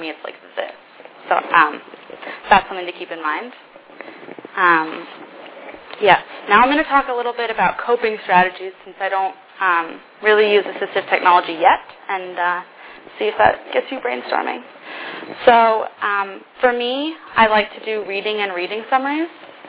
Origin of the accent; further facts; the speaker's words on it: Denver, Colorado, United States; This is my second quarter at Stanford. I'm a freshman from Denver.